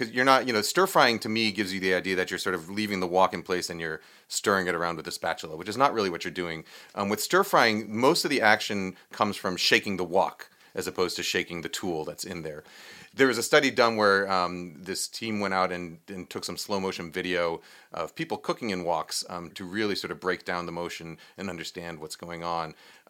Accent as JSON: {"language": "English", "region": "New York", "country": "United States", "tie": "born or raised there", "said": "I grew up in New York, and we grew up eating Cantonese and Hong Kong-inspired Chinese-American food in Chinatown, right?"}